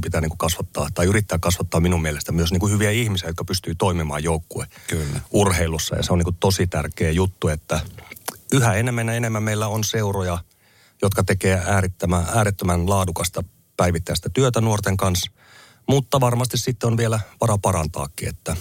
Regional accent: Oulu, North Ostrobothnia, Finland; kun mä olin nuori lapsi tai nuori Oulussa aikoinaan

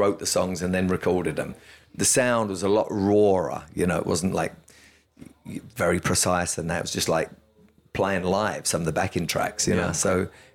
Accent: London, United Kingdom; I'm from London, don't forget, as well.

